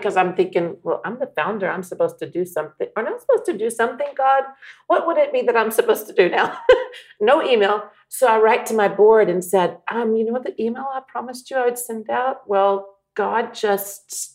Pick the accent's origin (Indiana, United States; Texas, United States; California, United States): Texas, United States; Anybody that I know, they're on my email list, even from where I grew up in Texas.